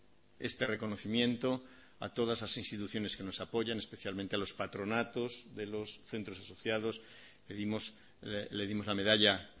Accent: Community of Madrid, Spain; also born or lived in Aragon; yo soy nieto de dos abuelos aragoneses y entonces, pues, aunque yo soy madrileño, tengo unas raíces muy cercanas con esta tierra y cada vez que vengo a Aragón, pues me siento. He vivido aquí muchas partes de mi infancia

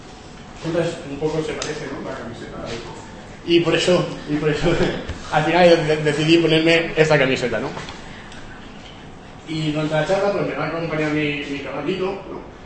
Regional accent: Valencia, Valencian Community, Spain; Realmente yo soy de Valencia y soy de Valencia y de Valencia.

